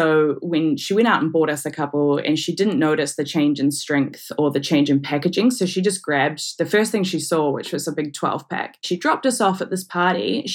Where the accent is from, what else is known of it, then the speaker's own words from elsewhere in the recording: New Zealand; No, I'm from New Zealand.